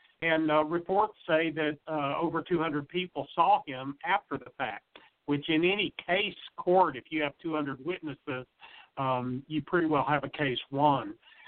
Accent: Missouri, United States; I was born and raised in Missouri, and, of course, our motto is show me.

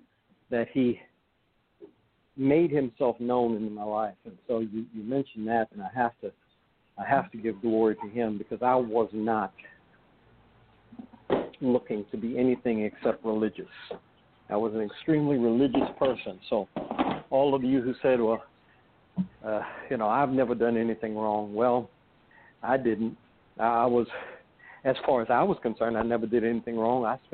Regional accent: Louisiana, United States; I'm from Louisiana, so I would say cut the legs off and fry them.

